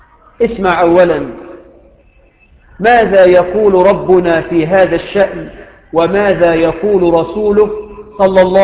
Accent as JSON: {"language": "Arabic", "country": "Egypt", "said": "اللهم اجعل بلدنا مصر آمنة مطمئنة، رخاء سخاء"}